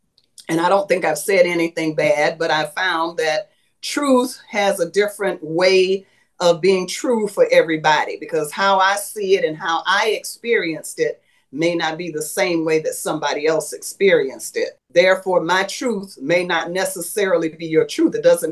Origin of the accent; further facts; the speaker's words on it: St. Petersburg, Florida, United States; also born or lived in Tallahassee / Pensacola; Well, I am a native of St. Petersburg, Florida. I was born in Florida and ended up getting married.